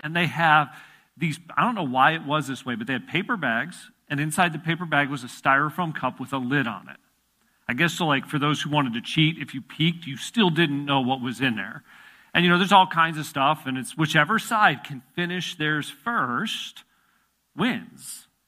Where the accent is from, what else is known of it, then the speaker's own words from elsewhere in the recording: Illinois, United States; I grew up in Illinois, just southwest of Chicago, but we traveled to Wisconsin for a youth conclave that they would have in Wisconsin.